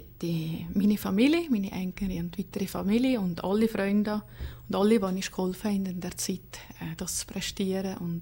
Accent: Valais, Switzerland; accent: Walliser Dialekt; Ich habe eigentlich immer Walliser Dialekt geredet, das ist auch so geblieben.

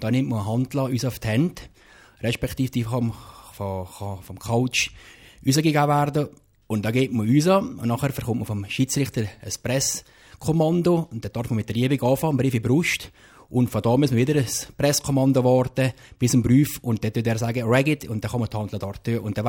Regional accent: Switzerland; in Amerika komme ich als Europäer oder als Schweizer immer sehr hoch an.

